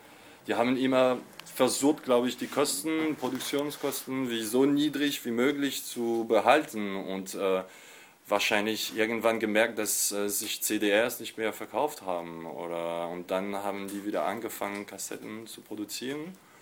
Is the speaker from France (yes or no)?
yes; France; moved away as an adult; now in Berlin, Germany; ich komme aus Frankreich und bin vor 10 Jahren nach Berlin gezogen.